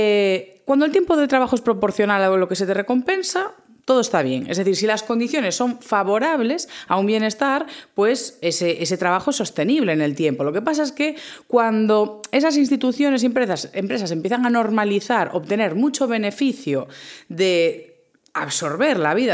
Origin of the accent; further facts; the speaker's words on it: A Coruña, Galicia, Spain; yo soy del norte, soy de Galicia, a Coruña, y aquí pues somos bastante irónicos, tenemos bastante retranca que se conoce